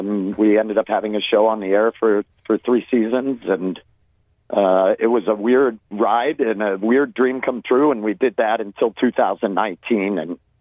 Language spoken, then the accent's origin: English; Maine, United States; And when I moved there from Maine, my wife at the time got a job working at the door, like taking IDs.